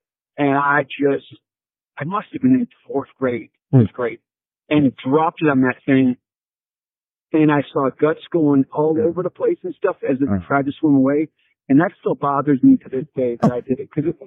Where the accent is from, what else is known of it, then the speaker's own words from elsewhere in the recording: Florida, United States; Now, I will say this as a kid. Growing up in Florida, we had snakes everywhere.